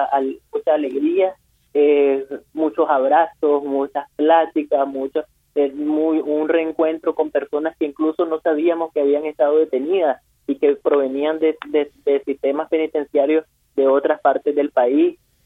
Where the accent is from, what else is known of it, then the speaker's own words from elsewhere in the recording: Nicaragua; Yo me considero tanto o más nicaragüense que Daniel Ortega